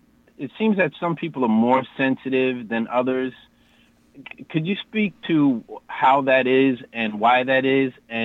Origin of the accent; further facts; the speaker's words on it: Long Island, New York, United States; I'm from Long Island.